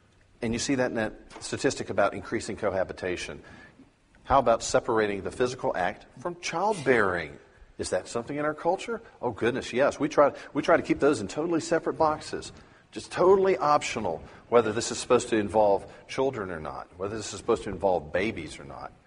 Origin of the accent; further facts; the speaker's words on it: the South, United States; we're from the South. We're from the Bible Belt, right?